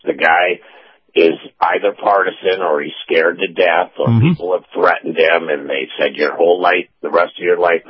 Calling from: Tampa, Florida, United States; here in Tampa.

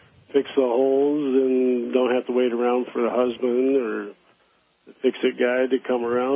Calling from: Flushing, Michigan, United States; Oh, I'm calling in from Flushing, Michigan, just outside of Flint.

